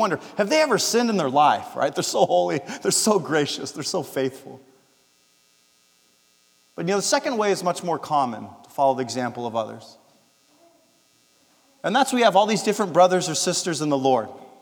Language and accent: English; California, United States; And I'm driving on these Eastern Carolina back roads, like I'm from California. I'm used to well-lit highways and straight trips.